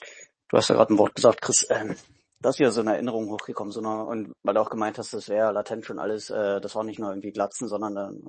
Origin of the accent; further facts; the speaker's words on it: eastern Germany, Germany; Das, was mich als Ostdeutscher dann halt auch, oder jemand, der aus Ostdeutschland kam ursprünglich, ein bisschen aufregt